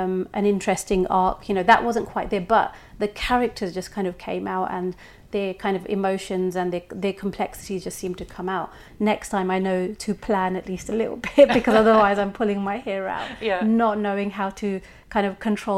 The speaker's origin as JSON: {"language": "English", "region": "London", "country": "United Kingdom", "said": "the complexities of being a Londoner during a time such as when 7/7 happened, a lot of that came from my own experiences as well"}